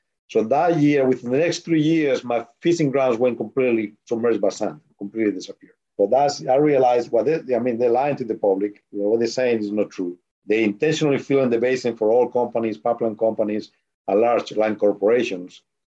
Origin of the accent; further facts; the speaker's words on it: Spain; when I grew up in Spain, I grew up in the mountains. You know, I was very used to the cold.